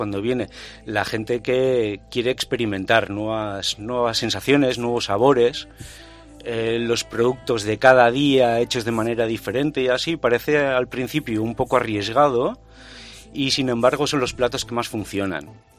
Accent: Basque Country, Spain; yo soy vasco

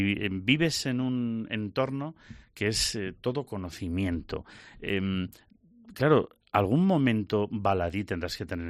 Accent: Spain; Cuando tenemos Zetas es que somos españoles.

